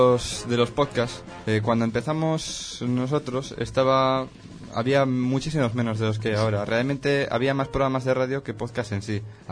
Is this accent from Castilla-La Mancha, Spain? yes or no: no; Galicia, Spain; sobre todo teniendo en cuenta que somos gallegos, no había ningún podcast gallego ni programa gallego sobre videojuegos